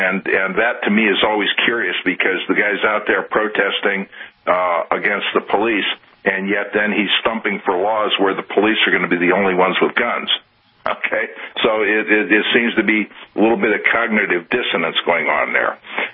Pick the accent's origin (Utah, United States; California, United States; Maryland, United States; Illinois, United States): Illinois, United States; Chicago; Yeah, I'm from Chicago. I don't know what it means to snuff somebody out.